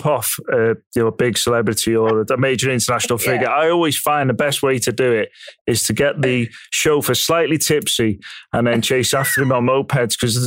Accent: Liverpool, North West England, United Kingdom; Just because I'm from Liverpool, obviously you've gone for the stereotype, but I've never been arrested.

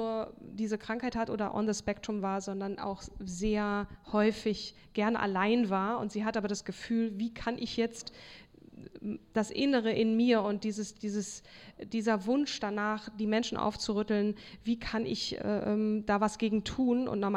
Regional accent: Hamburg, Germany; Wir kommen ja auch aus Hamburg, das ist ja auch voll okay.

